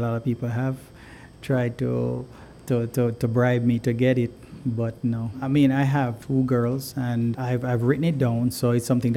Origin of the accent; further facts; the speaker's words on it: Jamaica; I'm originally from Jamaica.